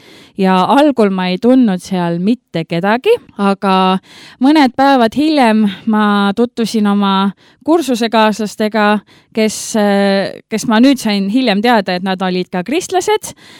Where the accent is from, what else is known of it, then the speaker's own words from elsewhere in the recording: Olustvere, Viljandi County, Estonia; now in Viljandi, Estonia; Mina olen pärit Olustverest, Viljandimaalt, kus siis praegu elavad ka minu vanemad, aga mina ise olen Viljandis.